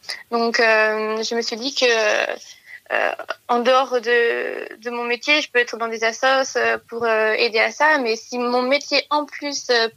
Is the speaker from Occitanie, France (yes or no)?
no; Auvergne-Rhône-Alpes, France; Je suis partie de chez moi après. Quand j'ai eu mon bac, puisque j'ai fait 2 ans de prépa dans une grande ville à côté de chez moi, à Lyon.